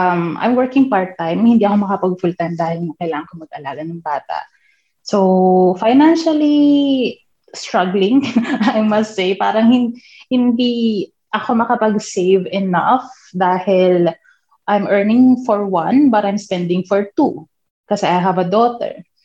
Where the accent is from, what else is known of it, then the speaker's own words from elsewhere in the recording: Legazpi, Bicol Region, Philippines; I'm originally from Bicol region, from Legazpi City. I've been a nurse for 12 years na, since 2009.